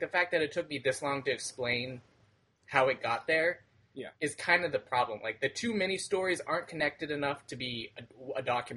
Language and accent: English; Las Vegas, Nevada, United States; I'm born and raised in Las Vegas.